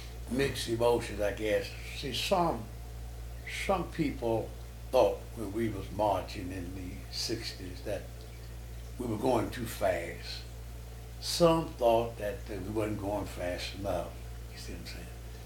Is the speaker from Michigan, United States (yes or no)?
no; Trigg County, Kentucky, United States; Well, I grew up in Trigg County. That's down in the western part of Kentucky, around Cadiz, Gracie. And I came to Louisville in 47